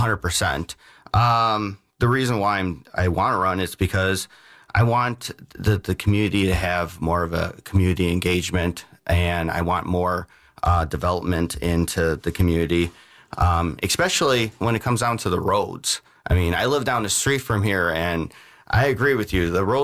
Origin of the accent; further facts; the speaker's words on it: Racine, Wisconsin, United States; I'm born and raised here in Racine.